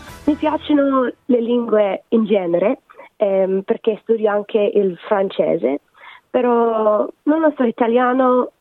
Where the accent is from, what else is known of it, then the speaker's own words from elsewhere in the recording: Australia; Sono australiana, quindi non sono abituata al freddo, sì.